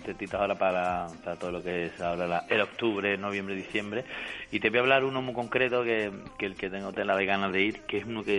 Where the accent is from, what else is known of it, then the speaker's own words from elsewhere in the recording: Tomares, Andalusia, Spain; un artista que además es de mi pueblo, de Tomares